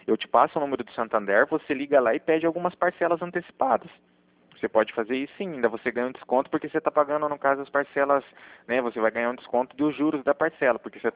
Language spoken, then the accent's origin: Portuguese; Cornélio Procópio, Paraná, Brazil; Eu sou de Cornélio Procopio, Sônia, do Paraná.